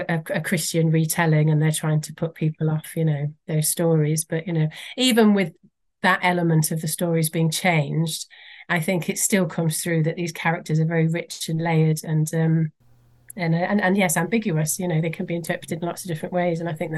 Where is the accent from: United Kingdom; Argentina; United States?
United Kingdom; Wales; from when I was a child growing up in Wales